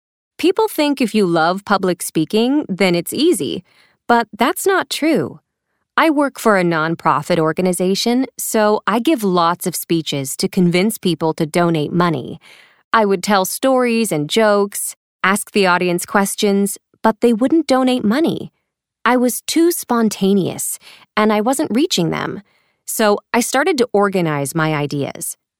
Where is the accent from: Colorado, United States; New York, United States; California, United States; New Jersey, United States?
New York, United States; New York City; I'm from New York City, where most people don't even learn to drive until they're older.